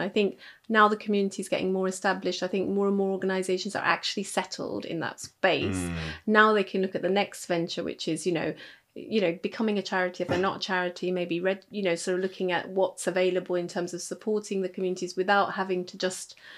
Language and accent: English; Manchester, North West England, United Kingdom; So I was born in Manchester, and all my family actually are all based in Manchester, which is very unusual. And so, but my parents are originally from Nepali origin.